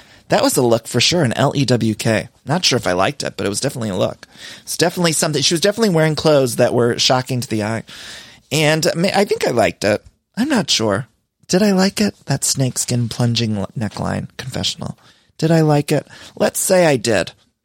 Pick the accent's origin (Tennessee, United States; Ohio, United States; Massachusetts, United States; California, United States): Ohio, United States; Canton; Seth is near where I grew up in Canton, Ohio.